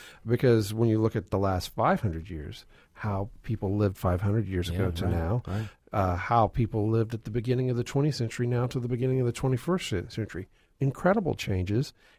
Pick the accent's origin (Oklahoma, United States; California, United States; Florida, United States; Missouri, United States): Oklahoma, United States; I grew up in Oklahoma.